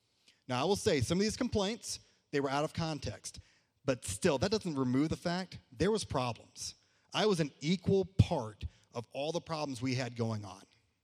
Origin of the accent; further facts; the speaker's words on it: Garland, Texas, United States; I grew up in Garland, Texas, and I didn't just grow up in church. There's some Garland folk.